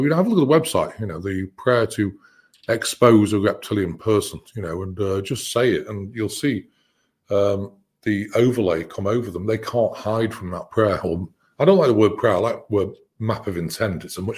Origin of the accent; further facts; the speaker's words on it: United Kingdom; I'm British